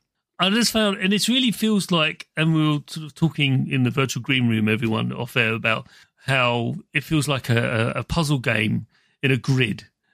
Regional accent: United Kingdom; I just want to cry, but I can't because I'm British.

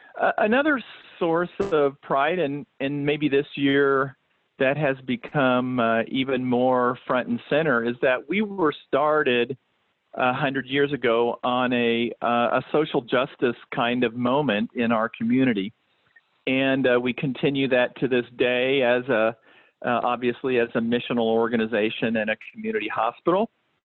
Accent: Kansas City, United States; And so I'm enjoying being back here, actually closer to home. I grew up in the Kansas City area.

